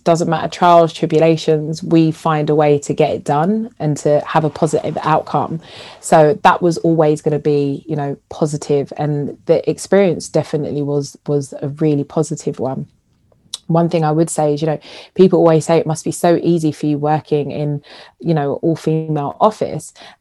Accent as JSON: {"language": "English", "region": "London", "country": "United Kingdom", "said": "I'm from South London and I'm Jamaican"}